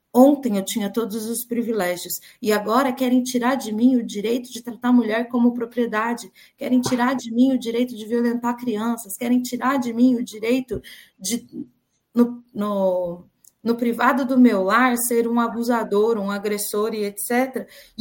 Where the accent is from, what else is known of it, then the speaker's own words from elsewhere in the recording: Itaquaquecetuba, São Paulo, Brazil; also born or lived in Mogi das Cruzes; complexa, porque a minha família vivia em Itaquaquecetuba quando eu